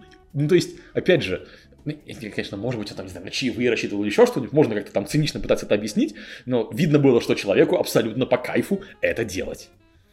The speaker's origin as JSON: {"language": "Russian", "town": "Chelyabinsk", "region": "Chelyabinsk Oblast", "country": "Russia", "said": "я из Челябинска приехал в Питер записывать подкаст"}